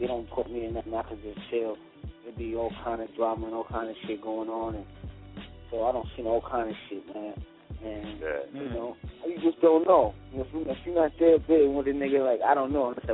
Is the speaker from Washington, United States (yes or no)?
no; New York City, New York, United States; And growing up in Queensbridge, man, you know, it's just what we do. We come up with our own slang, you know, that thug lingo. That's all Queensbridge flavor, man.